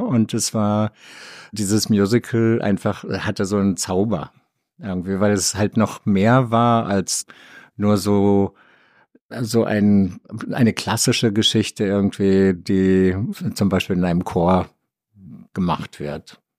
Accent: Bielefeld, North Rhine-Westphalia, Germany; moved away; von Bielefeld, wo ich groß geworden bin

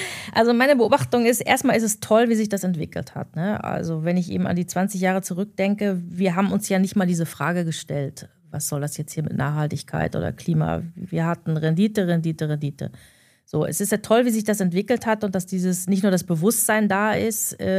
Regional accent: East Germany, Germany; ich komme ja auch aus dem Osten historisch und da ist eben eine andere Denkweise

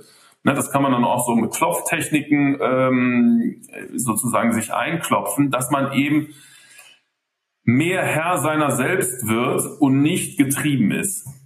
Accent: Rhineland, Germany; ich komme aus dem Rheinland

